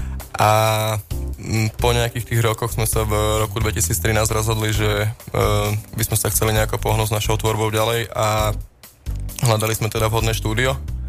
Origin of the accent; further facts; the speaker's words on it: Záhorie, Slovakia; Prišli sme zo Záhoria, čo nie je ďaleko, ale ani blízko.